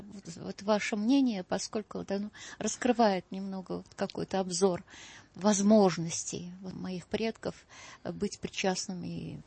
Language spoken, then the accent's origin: Russian; Moscow, Russia; мы, москвичи